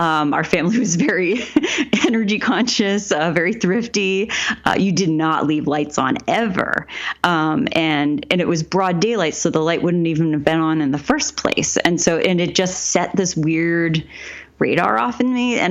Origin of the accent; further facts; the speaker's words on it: Portland, United States; The house I grew up in here in Portland